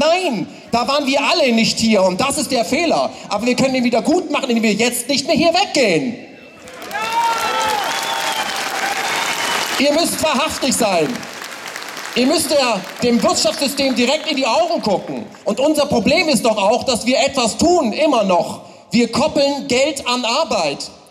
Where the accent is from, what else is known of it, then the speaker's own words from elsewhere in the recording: West Germany, Germany; Das lerne ich als Westdeutscher von den Ostdeutschen.